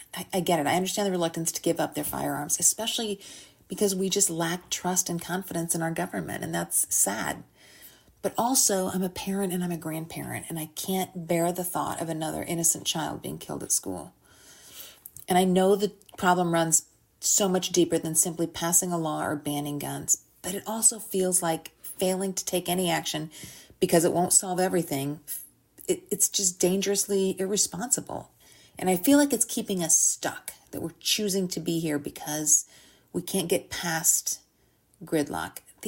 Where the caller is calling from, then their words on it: Georgia, United States; I'm calling from Georgia, where I live